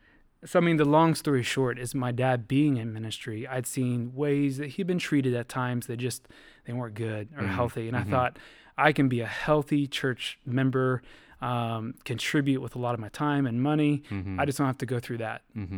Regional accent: Illinois, United States; also born or lived in Kansas; Born in Kansas. Mostly grew up in Illinois.

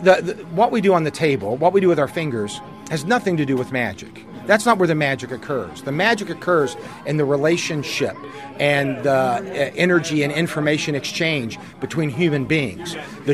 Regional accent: Kentucky, United States; I grew up in Kentucky, but the guys I hung out with, Mike Woodward and Paul Emick and all those guys, they would always go down to Gatlinburg.

